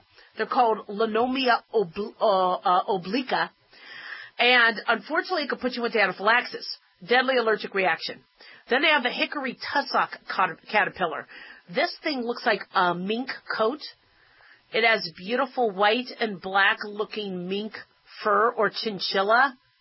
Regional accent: Arizona, United States; Now, mind you, I grew up in Arizona. So our trees were Sahara cacti.

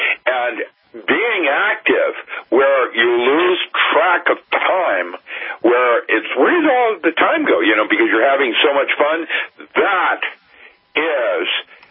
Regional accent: Seattle, Washington, United States; I grew up in Seattle. It was a large city, and really wasn't at the time I was a boy.

